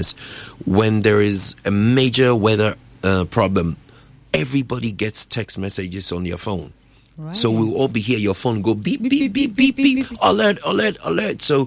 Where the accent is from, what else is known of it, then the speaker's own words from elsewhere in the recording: United Kingdom; Number one, because I'm black. Mm. Number two, because I'm British.